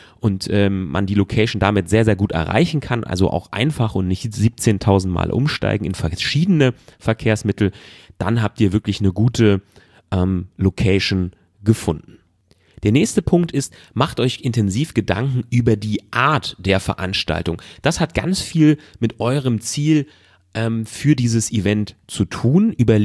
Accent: North Rhine-Westphalia, Germany; ich komme aus NRW und in NRW gibt es sehr, sehr viel Industrie

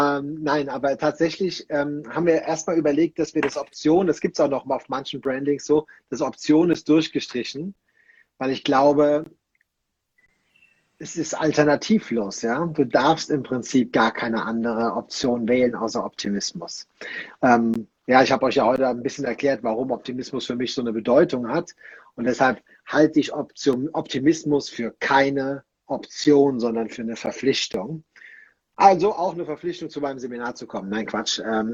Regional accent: North Rhine-Westphalia, Germany; Und bei uns im Rheinland sagt man

